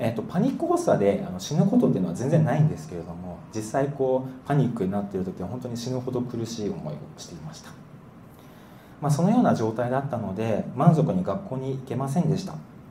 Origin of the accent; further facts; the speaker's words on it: Aichi, Japan; 地元愛知県なんですけど